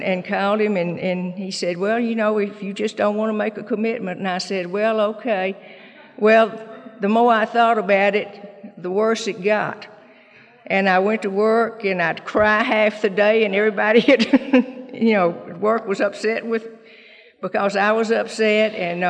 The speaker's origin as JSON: {"language": "English", "region": "Mississippi", "country": "United States", "tie": "born or raised there", "said": "But as Bruce said, I'm really from Mississippi. I grew up in Mississippi."}